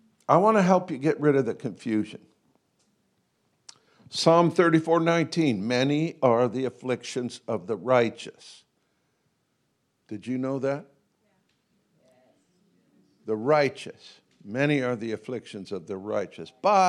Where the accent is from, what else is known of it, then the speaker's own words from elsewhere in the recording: Canada; because I have a British heritage. Even though we grew up in Canada, I'm one of you.